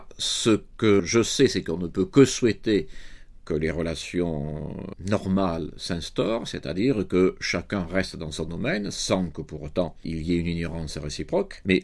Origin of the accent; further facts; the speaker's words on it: France; Chez nous, en France, c'est une toute autre manière